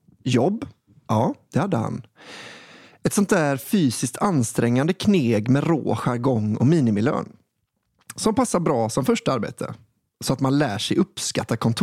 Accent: Stockholm, Stockholm County, Sweden; Vi kommer från Sveriges baksida, ibland kallad Nordens Venedig. Och numera hem till glamorösa Avicii Arena.

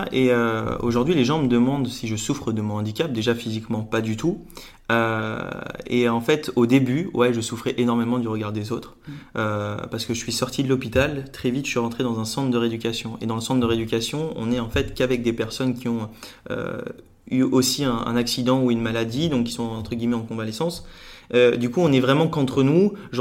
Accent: Lunéville, Grand Est, France; J'ai grandi en Lorraine, à côté de Nancy.

